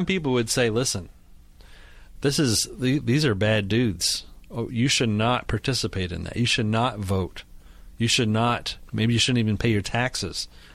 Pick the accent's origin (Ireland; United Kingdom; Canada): Canada; As a Canadian, I got to say, I'm American, but as someone who grew up in Canada